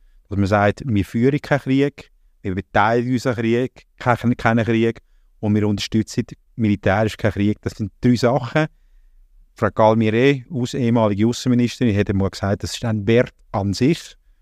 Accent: Switzerland; als Schweizer, der hier lebt

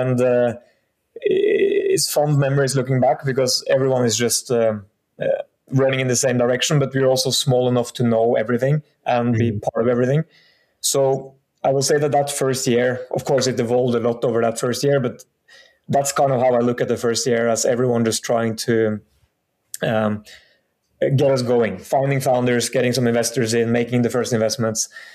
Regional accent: Norway; English is a second language; moved away as an adult; also born or lived in United Kingdom / United States; now in Singapore; I'm from Norway. I've been growing up there and then studied in the UK and the US. Live now out of Singapore for what's becoming soon 9 years. So it's a quite global background

